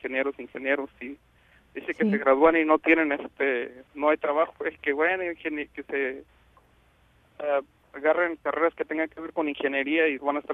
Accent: Mexico; moved away; yo siempre he dicho lo mismo, yo crecí en México.

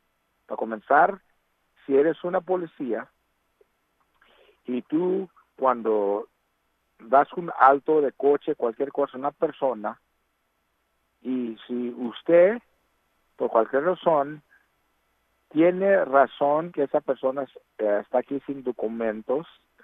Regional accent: United States; born there; han cogido todos los derechos que tengo yo que nací aquí en los Estados Unidos.

